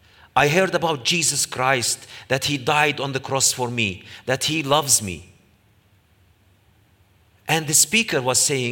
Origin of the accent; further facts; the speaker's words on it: Jerusalem, East Jerusalem, Palestine; I grew up in East Jerusalem, in the old city of Jerusalem, which is divided into four quarters, and three faith communities, three languages.